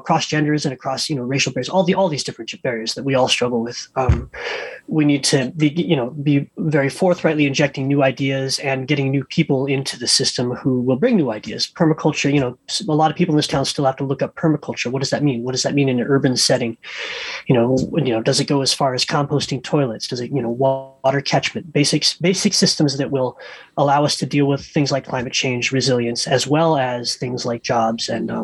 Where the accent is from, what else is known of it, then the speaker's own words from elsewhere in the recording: Seattle, Washington, United States; I'm born and raised in Seattle, been around this neck of the woods.